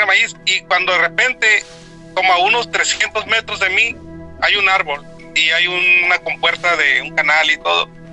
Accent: Sonora, Mexico; nosotros, como somos de ahí de Sonora

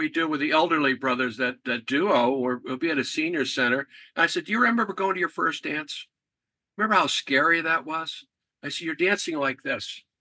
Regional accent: Connecticut, United States; I'm from Connecticut. That's where I'm at.

